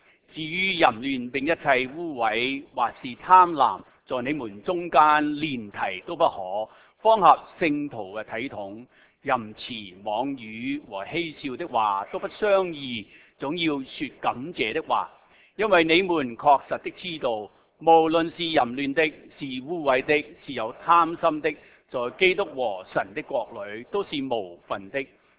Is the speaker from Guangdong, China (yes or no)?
no; Shanghai, China; 我系上海人嚟噶嘛，